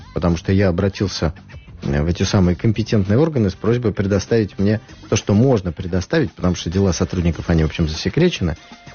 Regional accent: Saint Petersburg, Russia; Плюс 16 в моем родном Питере

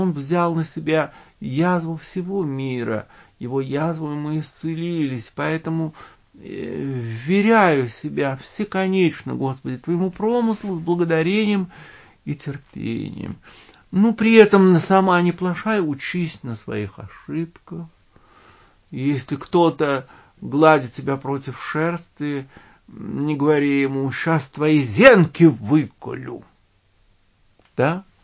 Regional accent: Moscow, Russia; Мы, москвичи, не можем жить без Петербурга

